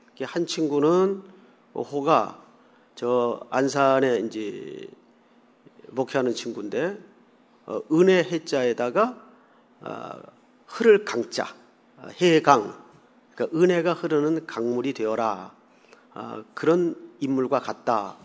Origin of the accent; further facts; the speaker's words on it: South Korea; now in United States; 난 그냥 한국 사람이니까 이 사인 쓰겠다고.